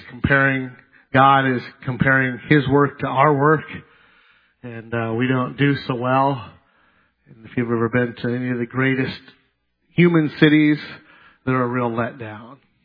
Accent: Los Angeles, California, United States; Now, I grew up in Southern L.A., so Hollywood wasn't that exciting to me.

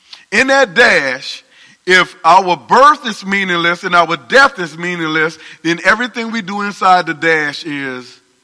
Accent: New Orleans, Louisiana, United States; In other words, I'm from New Orleans. Some people can say it different. Greater New Orleans, the Crescent City, however you want to say it. But there are certain things about New Orleans that I grew up with that I love.

